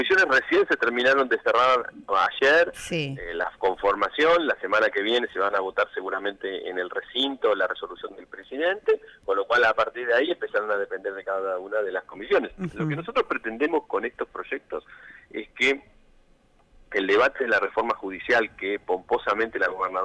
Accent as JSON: {"language": "Spanish", "town": "Tres Arroyos", "region": "Buenos Aires Province", "country": "Argentina", "said": "Mi pueblo, que es Tres Arroyos, tiene una estructura judicial muy completa."}